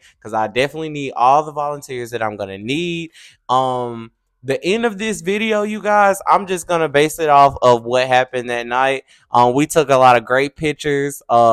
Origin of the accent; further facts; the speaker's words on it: Texarkana, Arkansas, United States; They were very excited about Texarkana. If you don't know, that is my hometown. I'm from Texarkana, Arkansas, the best side.